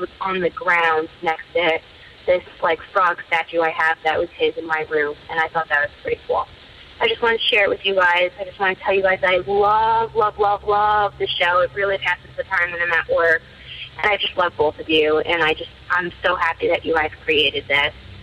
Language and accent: English; Long Island, New York, United States; I'm from Long Island, New York.